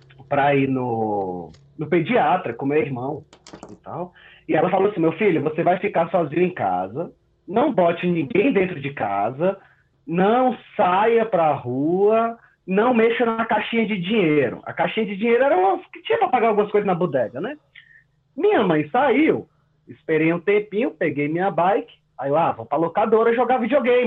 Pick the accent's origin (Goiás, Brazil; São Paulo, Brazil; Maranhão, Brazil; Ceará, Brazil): Ceará, Brazil; Fortaleza; Então, velho, pra quem não sabe, eu sou cearense, nascido em Fortaleza, nascido e criado em Fortaleza, né?